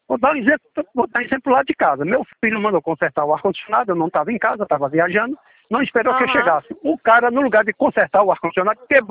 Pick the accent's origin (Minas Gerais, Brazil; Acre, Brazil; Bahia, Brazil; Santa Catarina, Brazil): Santa Catarina, Brazil; born there; Natural do Rio de Janeiro. Eu nasci em Santa Catarina e fui registrado nessa cidade do Rio Grande do Norte.